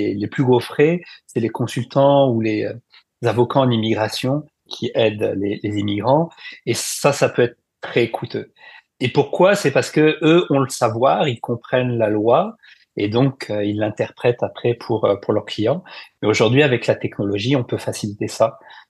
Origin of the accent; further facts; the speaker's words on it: France; Je peux en parler d'expérience, même si en tant que Français, c'est assez quand même accessible.